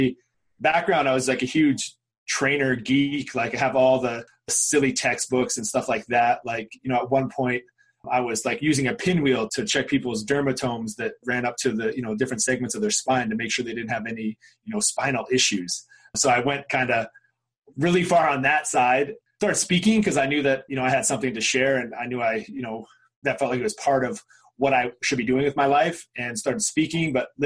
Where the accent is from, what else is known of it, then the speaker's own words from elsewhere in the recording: Canada; I come from Canada.